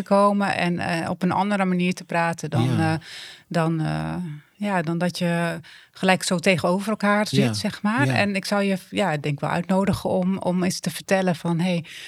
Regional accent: Ermelo, Gelderland, Netherlands; Ik ben geboren en getogen in een christelijk gezin hier op de Veluwe. We zitten hier in Ermelo, midden van de Bijbelbelt.

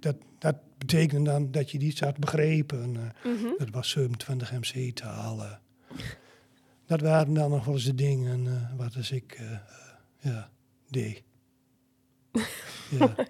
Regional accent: Drenthe, Netherlands; Ja, ik ben een geboren en getogen Drent. Ik praatte toen ook heel veel in dialect nog.

